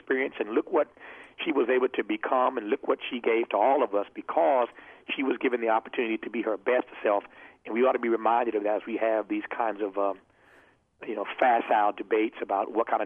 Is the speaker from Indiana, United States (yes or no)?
yes; Indiana, United States; also born or lived in Mississippi; I'm raised in Indiana in the Midwest. A black kid from a big family, 10 kids. We're very poor. I grew up in a three-bedroom trailer with one bathroom.